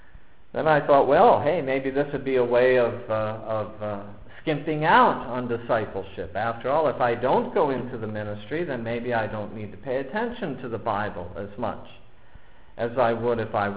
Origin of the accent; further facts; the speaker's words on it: Erie, Pennsylvania, United States; I remember coming across many people in the church I grew up in Erie